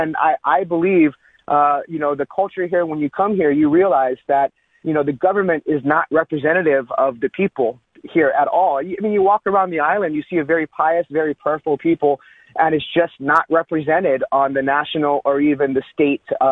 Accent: Hawaii, United States; I'm native Hawaiian. I speak the Hawaiian language, the whole deal.

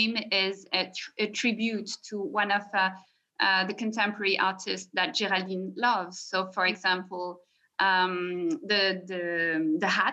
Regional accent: France; now in Paris, France; I'm the founder of this brand, accessory brand in Paris. I'm French. I'm 44. And I grew up in France.

